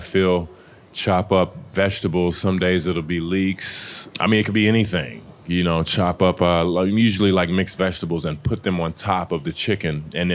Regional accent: Texas, United States; I'm from Texas.

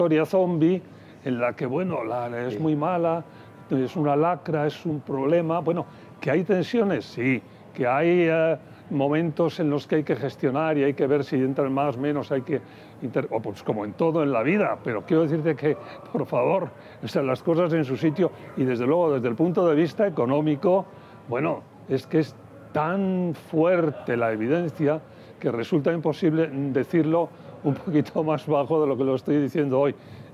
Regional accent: United States; los que somos estadounidenses sabemos que ese es el secreto de lo que es este país

